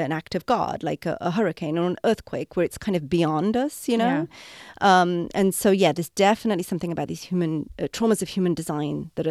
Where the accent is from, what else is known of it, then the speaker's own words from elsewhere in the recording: England, United Kingdom; I was raised in England, thousands of miles away from India, and obviously I was raised decades after the 1947 partition of India.